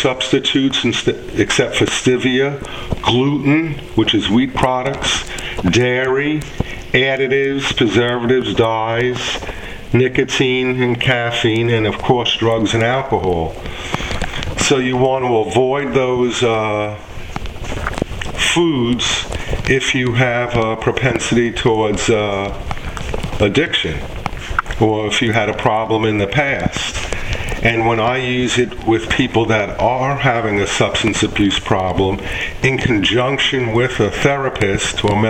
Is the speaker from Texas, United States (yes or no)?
no; The Bronx, New York, United States; No. I'm from New York originally, the Bronx.